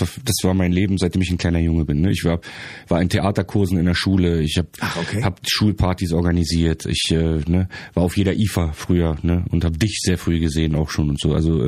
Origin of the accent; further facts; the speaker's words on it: Germany; moved away; Ich war Flüchtling. Ich bin aus der DDR geflüchtet mit meiner Familie.